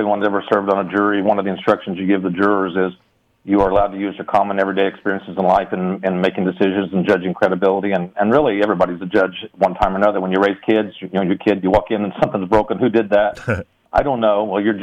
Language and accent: English; McLeansboro, Illinois, United States; For the most part, I grew up in McLeansboro on a small farm south of McLeansboro. We raised cattle and hogs and hay and corn and beans and wheat and just typical small farm, small tractors.